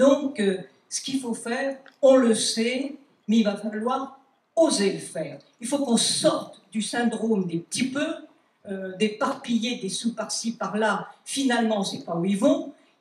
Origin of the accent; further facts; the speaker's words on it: Nouvelle-Aquitaine, France; Je suis de la Creuse, je suis une ancienne élue